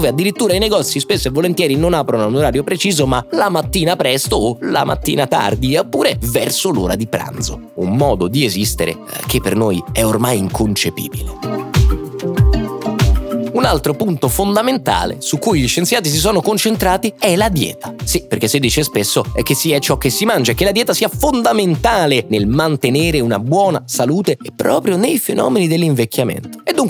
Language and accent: Italian; Rome, Lazio, Italy; noi di città, e dico così perché io sono di Roma, facciamo troppe cose.